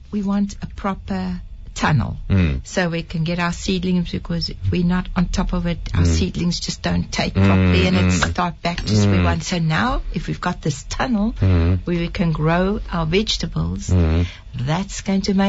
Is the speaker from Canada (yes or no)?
no; South Africa; I'm South African.